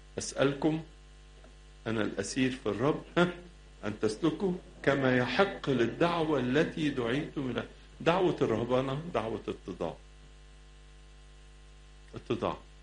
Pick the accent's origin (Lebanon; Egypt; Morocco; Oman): Egypt; عندنا في مصر